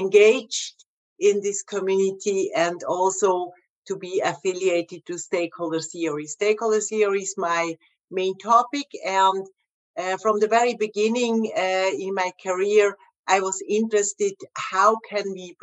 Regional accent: Switzerland; My story is absolutely different. I'm coming from Switzerland.

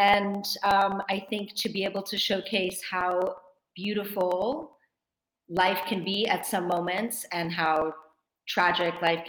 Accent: Cedarburg, Wisconsin, United States; now in Los Angeles, United States; I grew up in Cedarburg, Wisconsin. I moved to LA to go to fashion school.

